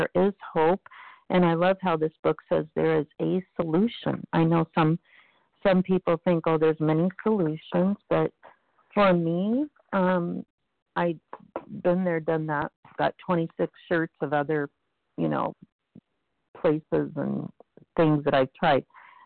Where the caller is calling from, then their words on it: Washington, United States; calling, recovered, calling from Washington State.